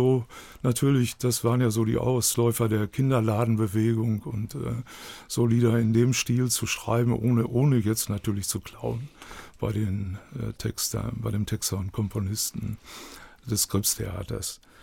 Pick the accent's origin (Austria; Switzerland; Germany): Germany; Dortmund, North Rhine-Westphalia; born there; accent: Ruhrpott; Ja, ja, ich bin gebürtiger Dortmunder.